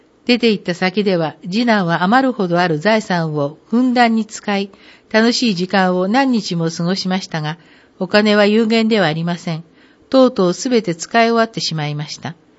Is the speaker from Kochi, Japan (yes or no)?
no; Sakaki, Nagano, Japan; 少なくとも中学校を卒業するまでの15年間、私たちはこの榊町で育ちました。